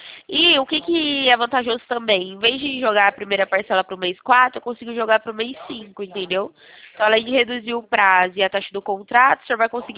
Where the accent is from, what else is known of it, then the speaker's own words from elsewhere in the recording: São Paulo, Brazil; eu sou aqui do estado de São Paulo